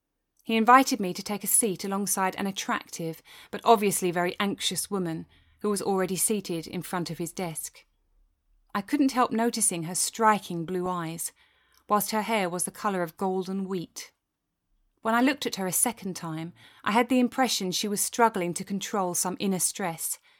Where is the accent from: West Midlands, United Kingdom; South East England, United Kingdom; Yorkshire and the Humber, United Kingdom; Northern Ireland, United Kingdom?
West Midlands, United Kingdom; Wolverhampton; stretching as far as Wolverhampton in the north, my hometown, and Coventry in the south.